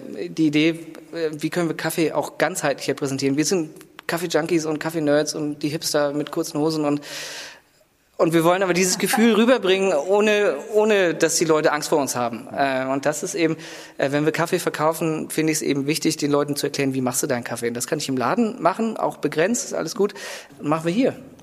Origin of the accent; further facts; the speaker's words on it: Lübeck, Schleswig-Holstein, Germany; Ja, ich bin in Lübeck geboren. Ich bin selber zwar halb Engländer, aber ich bin hier in Lübeck geboren, aufgewachsen, habe einen kurzen Stint in England gemacht